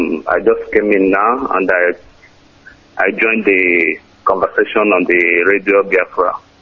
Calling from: Vienna, Austria; Yeah, I'm calling from Austria, Vienna.

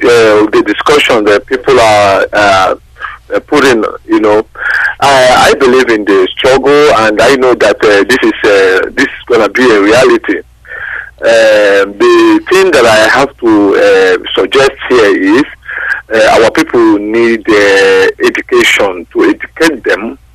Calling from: Dublin, Leinster, Ireland; I'm calling from Dublin.

